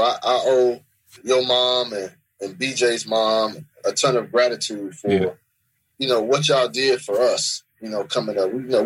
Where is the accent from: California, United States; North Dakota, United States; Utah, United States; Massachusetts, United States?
California, United States; Fresno; I can't say, like, the friends that I grew up with in Fresno, I can't say that they were all